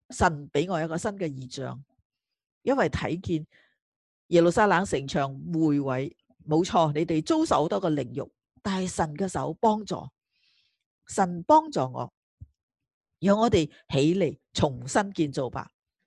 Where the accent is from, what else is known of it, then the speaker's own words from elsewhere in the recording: Malaysia; 我是马来西亚来的。